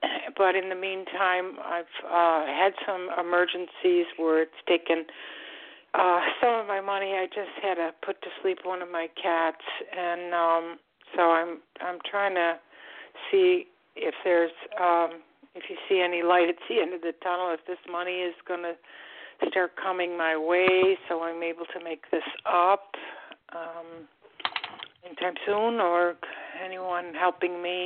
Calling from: Florida, United States; I'm calling from dreary, rainy, icky Florida. It's nasty here.

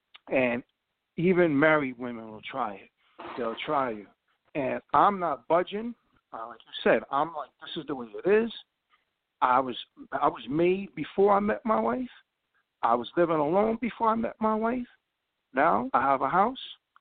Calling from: Bloomfield, New Jersey, United States; from New Jersey.

